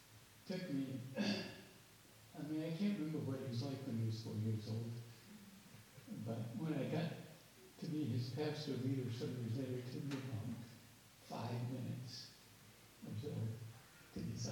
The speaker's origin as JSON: {"language": "English", "country": "United States", "said": "I mean, I'm an American. Americans don't like socialized medicine, right?"}